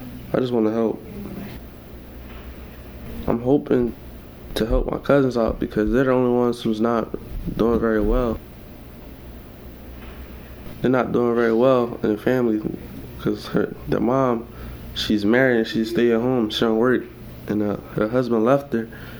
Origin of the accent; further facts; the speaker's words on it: Philadelphia, Pennsylvania, United States; I grew up in South Philly, right off of Girard, I think, or she used to be more. It was rough because we used to live in apartments around there.